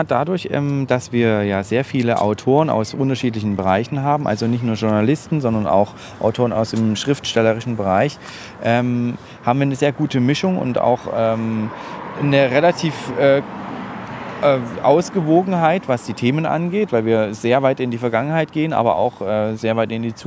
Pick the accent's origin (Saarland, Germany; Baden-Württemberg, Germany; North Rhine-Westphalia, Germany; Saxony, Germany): Saxony, Germany; Dresden; ich bin in der Dresdner Neustadt groß geworden. Das war ein Ruinenviertel eigentlich.